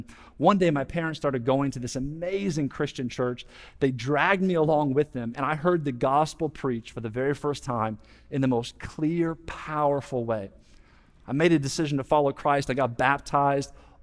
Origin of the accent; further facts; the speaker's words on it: Indiana, United States; My story is I grew up in Indiana, and I was surrounded by cornfields and basketball.